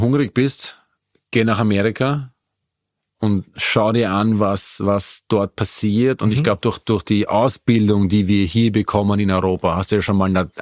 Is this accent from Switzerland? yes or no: no; Vienna, Austria; ich bin aus Wien